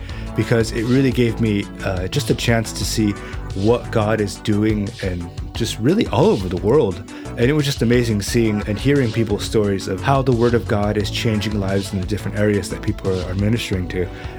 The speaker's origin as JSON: {"language": "English", "town": "Cork", "region": "Munster", "country": "Ireland", "said": "I'm from Cork, Ireland."}